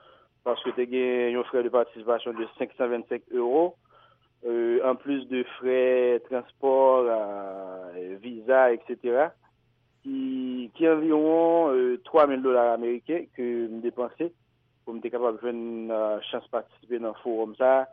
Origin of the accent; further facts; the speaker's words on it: Haiti; c'est moi-même comme seul Haïtien